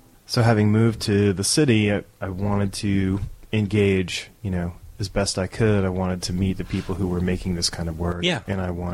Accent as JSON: {"language": "English", "town": "Downey", "region": "California", "country": "United States", "tie": "born or raised there", "also_born_or_lived": "East Los Angeles", "said": "I spent most of my, younger youth in Downey, California."}